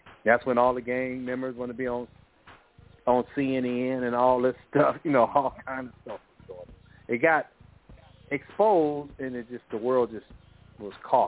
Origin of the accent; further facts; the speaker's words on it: Compton, California, United States; I mean, to me, because we're from Compton, it's no big thing.